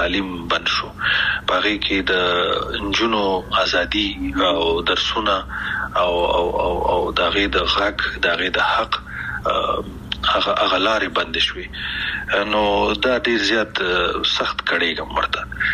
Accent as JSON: {"language": "Pashto", "country": "Afghanistan"}